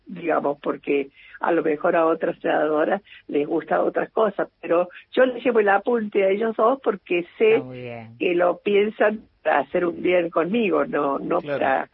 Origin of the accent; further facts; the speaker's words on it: Río Cuarto, Córdoba, Argentina; Mira, a mí siempre me gustó nadar, siempre. Yo soy de Río Cuarto